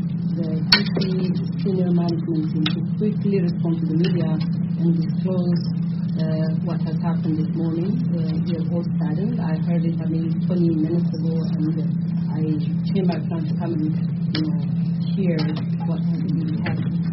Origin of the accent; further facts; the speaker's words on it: Utah, United States; I'm from Utah.